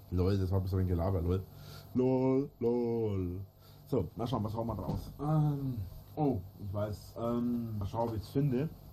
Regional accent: Bavaria, Germany; Ich bin in Franken aufgewachsen. Bin ein Mittelfranke.

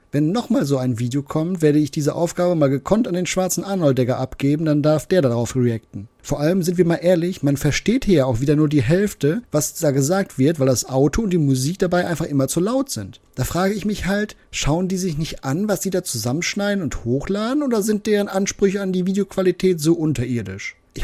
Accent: Northern Germany, Germany; Als Norddeutscher ist das ja in Bayern normalerweise nicht üblich.

